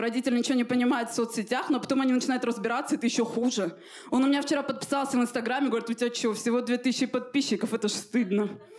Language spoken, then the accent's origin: Russian; Armenia; я армянка. Я раньше работала в школе учителем русского языка.